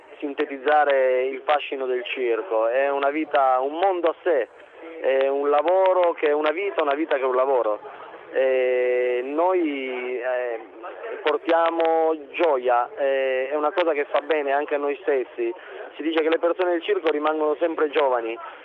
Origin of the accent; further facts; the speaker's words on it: Latina, Lazio, Italy; Noi siamo di Latina, sì. Siamo italianissimi di Latina … famiglia storica circense italiana.